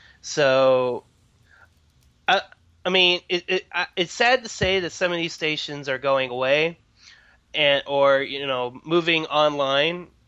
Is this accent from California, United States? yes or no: no; Millington, Tennessee, United States; at the local library in my hometown of Millington, Tennessee, which is not too far from Memphis.